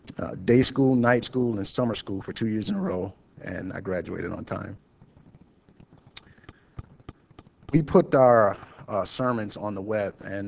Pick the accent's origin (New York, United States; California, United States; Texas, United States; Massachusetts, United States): New York, United States; New York City; also born or lived in Syracuse; I was born and raised in New York City. When I was around 8, my mother sent me to Syracuse to live with my aunt.